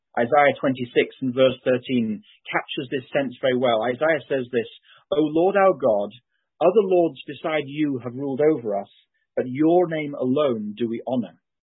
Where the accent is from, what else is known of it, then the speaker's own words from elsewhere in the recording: England, United Kingdom; now in Berrien Springs, United States; As you can tell from my accent, although I live in Berrien Springs, I was raised in England.